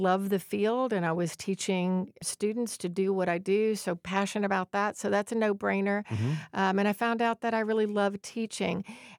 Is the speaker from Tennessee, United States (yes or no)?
no; Texas, United States; So I originated in Texas, so I'm a Texan.